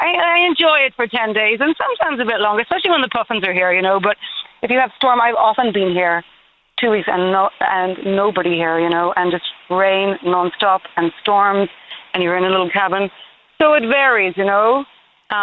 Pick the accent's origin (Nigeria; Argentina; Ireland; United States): Ireland; now in Dingle, Ireland; So I was away from Ireland for years and came back and ended up, long story, living in Dingle.